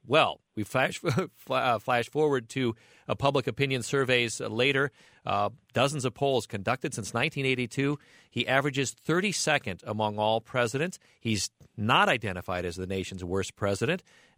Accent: Cedar Falls, Iowa, United States; I, as a 10-year-old growing up in Cedar Falls and not politically active or interested in politics in any special way

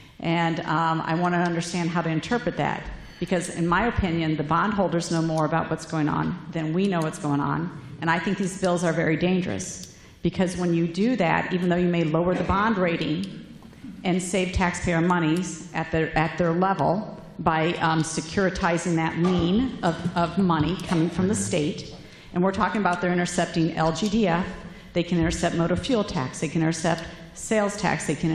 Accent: Wheaton, Illinois, United States; I'm the state representative. I'm from the Wheaton area

